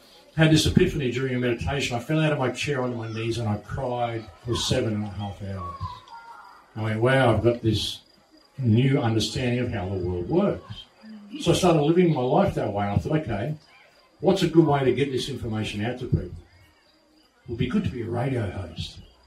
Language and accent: English; Australia; Sorry for swearing, but I'm an Australian. It's just what we do.